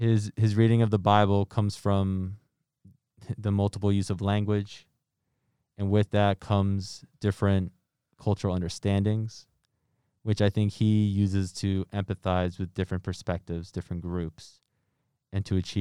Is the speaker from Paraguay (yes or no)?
yes; Paraguay; now in United States; being raised in the United States, whenever I visited my home country, Paraguay